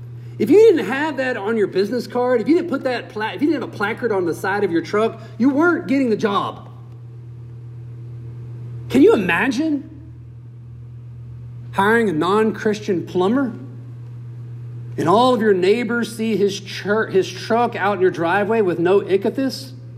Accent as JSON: {"language": "English", "region": "Bible Belt", "country": "United States", "tie": "born or raised there", "said": "I grew up in the Bible Belt. In the Bible Belt, at least when I grew up in the Bible Belt, I'm sure it's still the same today in some places."}